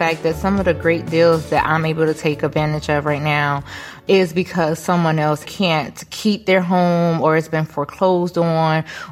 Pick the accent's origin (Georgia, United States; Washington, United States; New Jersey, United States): Georgia, United States; Atlanta; from Atlanta, Georgia, the owner and operator of Taylor Properties.